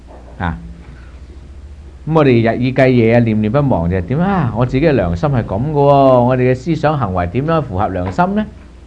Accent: China; 所以我们中国人烧炮仗打锣有鬼赶啲鬼。

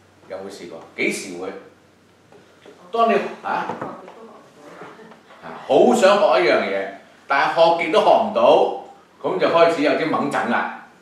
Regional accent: China; 我哋中國人講，鐘小敲小鳴，大敲大鳴，唔會不敲自鳴。

